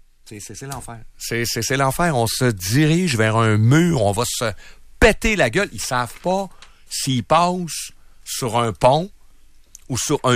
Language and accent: French; Hébertville, Quebec, Canada; also born or lived in Jonquière; Mais je suis né dans ma tête à Héberville, c'est là où j'ai grandi.